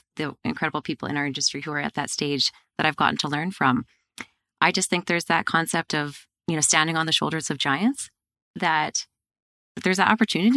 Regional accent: Okotoks, Alberta, Canada; I think growing up in Okotoks outside of the city, I drive all the time, right?

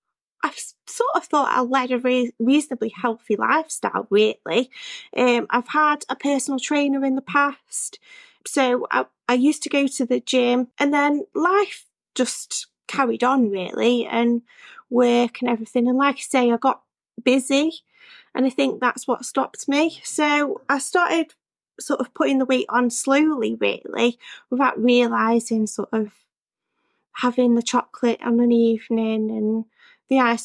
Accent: Macclesfield, North West England, United Kingdom; I am 32 and I'm from Macclesfield in Cheshire. I live with my partner and my two cats, Luffy and Zorro.

